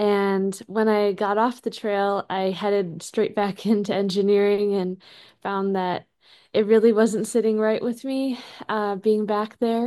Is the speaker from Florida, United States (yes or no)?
no; Michigan, United States; also born or lived in Wisconsin; Yeah, so I am actually from Michigan, not Idaho, and I grew up there and then went to school in Wisconsin studying electrical engineering.